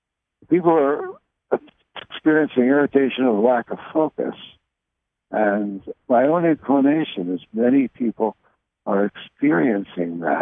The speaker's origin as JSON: {"language": "English", "town": "Helena", "region": "Arkansas", "country": "United States", "tie": "born or raised there", "said": "He talks about the energy of my hometown, Helena, Arkansas, is very powerful."}